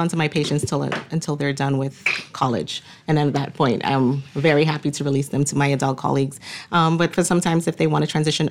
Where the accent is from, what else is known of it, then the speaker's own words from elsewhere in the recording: Freeport, Grand Bahama, Bahamas; And I also see patients in my hometown of Freeport, Grand Bahama.